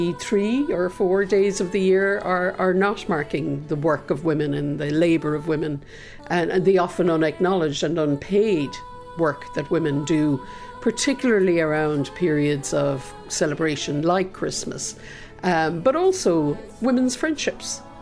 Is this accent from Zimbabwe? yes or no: no; Munster, Ireland; growing up in Kerry.